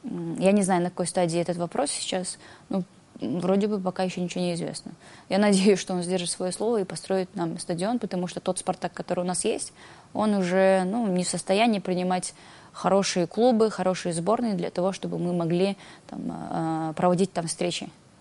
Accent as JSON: {"language": "Russian", "country": "Kyrgyzstan", "tie": "born there", "said": "И я считаю, что мне очень сильно повезло, что я родилась в Кыргызстане."}